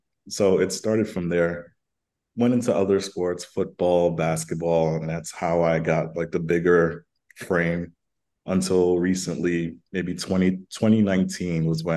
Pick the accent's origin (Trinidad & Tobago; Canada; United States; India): Trinidad & Tobago; growing up in Trinidad, which is a Caribbean island.